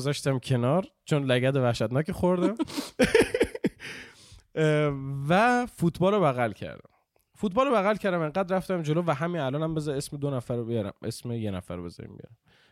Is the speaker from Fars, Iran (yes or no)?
no; Bushehr, Iran; born there; من توی دواس به دنیا اومدم تو بوشهر، بعد دواس بعد رفتیم یه جد.